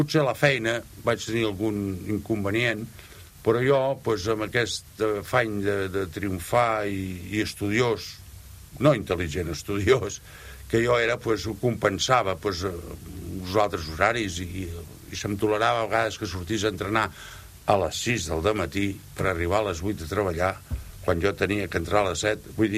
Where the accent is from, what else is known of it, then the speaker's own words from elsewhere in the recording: Barcelona, Catalonia, Spain; jo sóc de Barcelona, nat a Gràcia